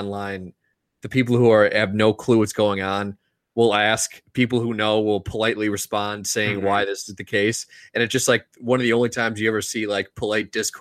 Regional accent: Chicago, Illinois, United States; I also think it's that we're from Chicago and softball is very prevalent that softball we relate to it.

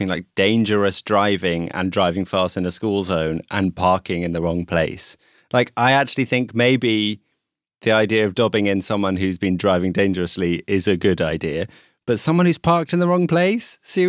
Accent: United Kingdom; I am British.

